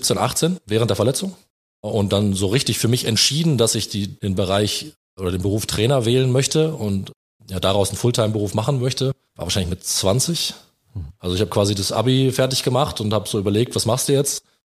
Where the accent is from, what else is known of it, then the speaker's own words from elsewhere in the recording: Ronnenberg, Lower Saxony, Germany; Ich bin in der Nähe von Hannover aufgewachsen, bei Ronnenberg, kleines Dorf in der Nähe von Hannover.